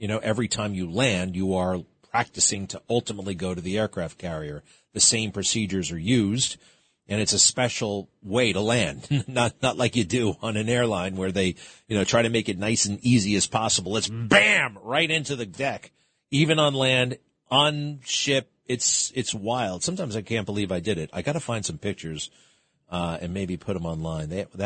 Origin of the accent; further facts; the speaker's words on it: Connecticut, United States; well, I'm from Connecticut, so I need somebody from the Midwest.